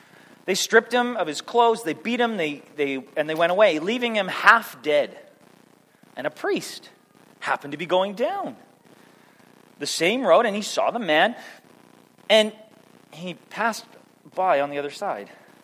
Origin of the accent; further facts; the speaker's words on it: Manitoba, Canada; So I grew up in Manitoba, and they take it one step further.